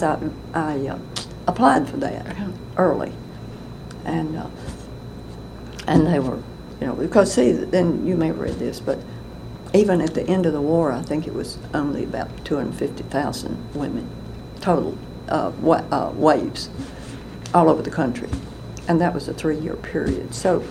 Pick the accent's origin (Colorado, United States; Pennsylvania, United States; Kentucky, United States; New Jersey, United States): Kentucky, United States; Well, there wasn't a load because, see, I was coming from Kentucky. I think... And I'm not sure about this. I think I was about the second person in Kentucky to go.